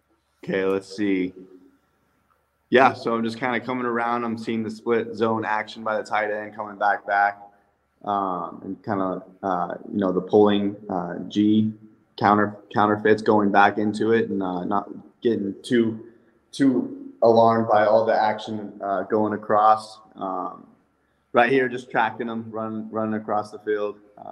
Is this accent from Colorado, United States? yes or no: yes; Denver, Colorado, United States; You know, growing up, I was a big Broncos fan just because I was from Denver.